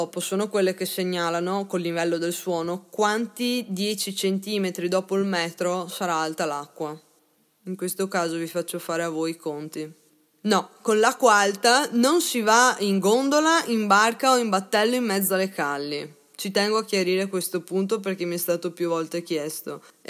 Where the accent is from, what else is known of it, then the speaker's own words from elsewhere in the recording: Venice, Veneto, Italy; Io studio all'Università di Verona, però sono nata e cresciuta a Venezia.